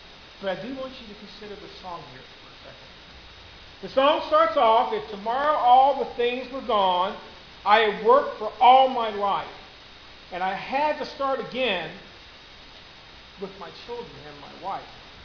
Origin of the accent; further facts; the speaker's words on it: United States; born there; I'm an American. I love this country. I think it's probably the best country that you can possibly live in. Now I'm a little biased because it's the only country I have ever lived in. I was born here